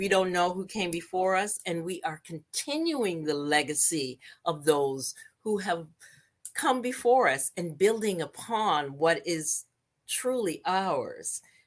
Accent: Canada; To bring us all together as Canadian Blacks in Dance

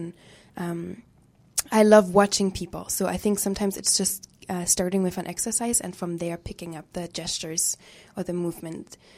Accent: Germany; English is a second language; now in Canada; I grew up in Germany and I came to Canada about 6 years ago, six, 7 years ago.

